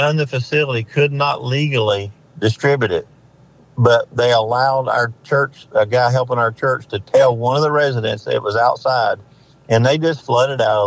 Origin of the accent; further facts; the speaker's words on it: Appalachia, United States; the one thing I will say that we know as Appalachian people is that when you live where we live, you're not on anybody's priority list.